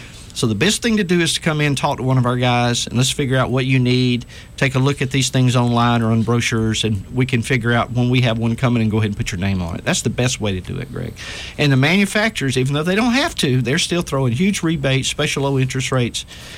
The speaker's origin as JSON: {"language": "English", "country": "United States", "said": "Americans, we crave, there's something inside of our souls that longs for freedom. It's just part of being an American."}